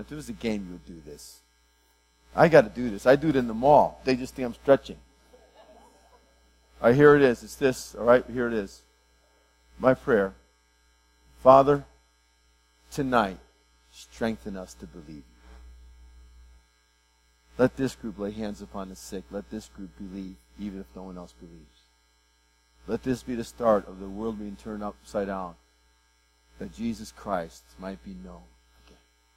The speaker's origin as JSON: {"language": "English", "region": "New England", "country": "United States", "said": "I'm from New England, so I gotta be part of that."}